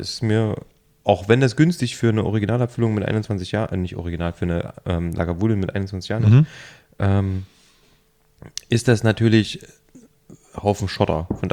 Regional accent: Thuringia, Germany; ich bin ja ursprünglich aus Thüringen

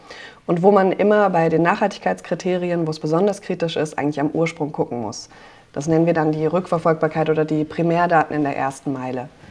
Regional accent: Freiburg, Baden-Württemberg, Germany; Mein persönlicher Hintergrund ist, ich komme aus Freiburg

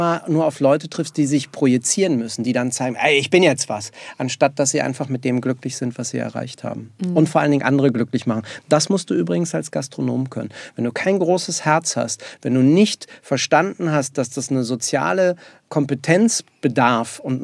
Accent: Berlin, Germany; Ich bin Berliner.

